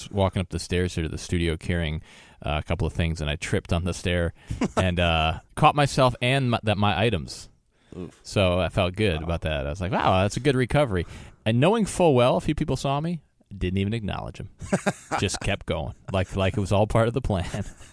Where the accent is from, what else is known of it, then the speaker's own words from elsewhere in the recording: Wisconsin, United States; Minnesota, Wisconsin, my home state, and Iowa